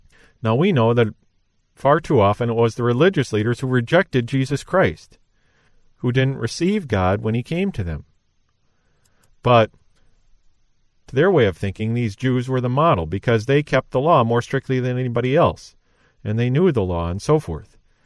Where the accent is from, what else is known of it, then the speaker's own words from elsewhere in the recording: United States; And I am. I am an American.